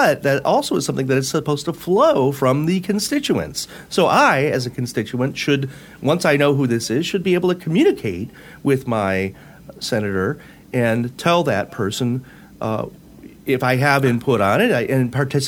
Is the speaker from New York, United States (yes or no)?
yes; New York, United States; It partly comes from where I grew up in New York and other things.